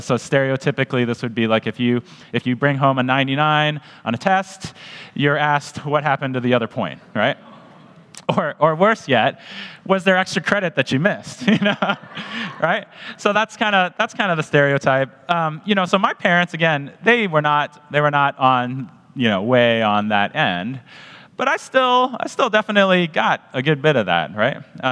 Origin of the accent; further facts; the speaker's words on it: Canada; Everyone knows I'm Canadian.